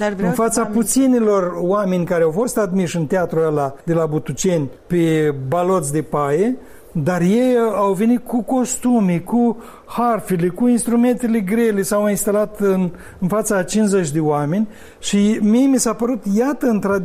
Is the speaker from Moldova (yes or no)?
yes; Cinișeuți, Rezina District, Moldova; Cum se zice în satul meu de Baștină Cinșăuți